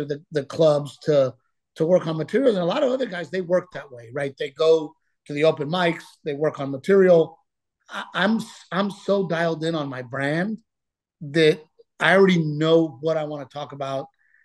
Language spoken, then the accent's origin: English; Texas, United States; Growing up in Texas, I never really fit